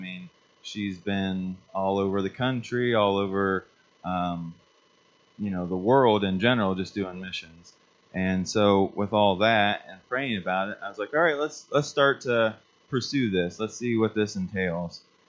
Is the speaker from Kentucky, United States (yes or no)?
no; Loudonville, Ohio, United States; I'm from Loudonville, Ohio. So I don't know, you know, it's Mohican country. So it's probably like 30 minutes away from here. So that's where I'm born and raised.